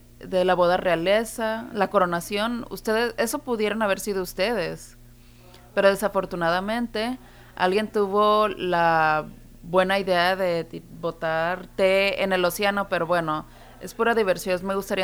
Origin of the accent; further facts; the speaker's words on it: England, United Kingdom; Spanish is a second language; No sé si ustedes se han dado cuenta, pero yo soy de Inglaterra. Este es mi quinto año aquí enseñando